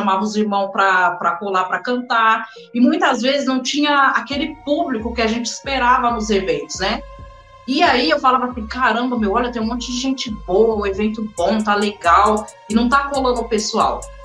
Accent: São Paulo, Brazil; Eu sou daqui de Itaquera. Itaquera, Zona Leste.

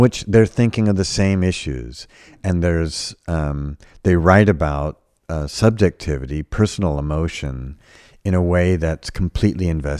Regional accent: California, United States; born there; I was born in California and went to grad school in San Francisco and always wanted to come back here.

